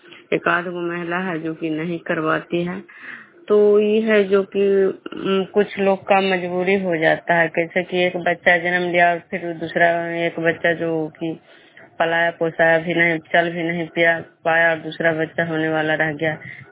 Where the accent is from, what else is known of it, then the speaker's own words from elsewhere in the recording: Vishnupur, Bihar, India; मैं विष्णुपुर ग्राम खड्डा पंचायत नालंदा जिला नगर नरसा प्रखंड के निवासी हूँ।